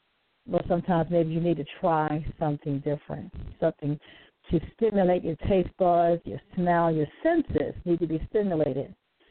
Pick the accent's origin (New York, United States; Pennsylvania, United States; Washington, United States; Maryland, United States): Maryland, United States; Baltimore; being African-American, growing up in Baltimore City. There may be some different slangs and things that I use.